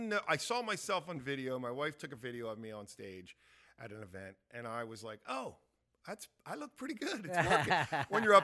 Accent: Delaware, United States; I grew up in Delaware. It's a company town. DuPont was the big company.

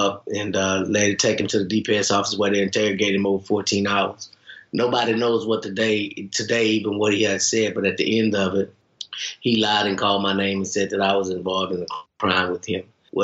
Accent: Texas, United States; occurred in the small town, Burleson County, which was like 35 miles away from my hometown.

